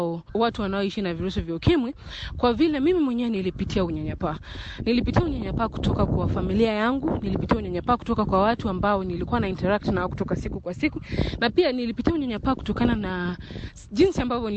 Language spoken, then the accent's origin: Swahili; Kenya; born there; mimi ni mzaliwa wa Kenya.